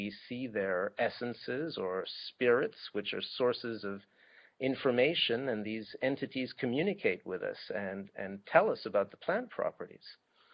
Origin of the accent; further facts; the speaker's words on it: Switzerland; and I grew up in Switzerland, so I'd actually had some experience with it.